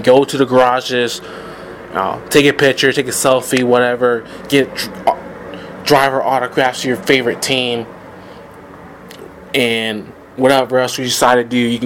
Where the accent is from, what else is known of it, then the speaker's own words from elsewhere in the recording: Georgia, United States; Chase is going to be my next man, because he is from Georgia, and I'm from Georgia as well.